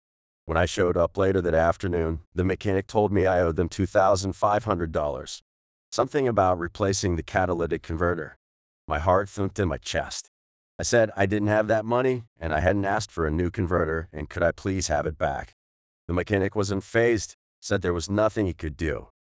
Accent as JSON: {"language": "English", "region": "Wisconsin", "country": "United States", "said": "I told him it was Indian, and that I was from Wisconsin."}